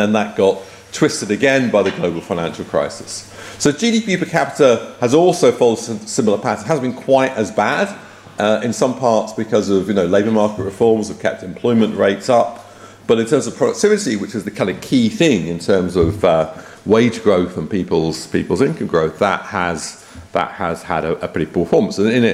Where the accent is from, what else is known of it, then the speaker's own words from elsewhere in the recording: United Kingdom; And as a British person, I count myself as a European.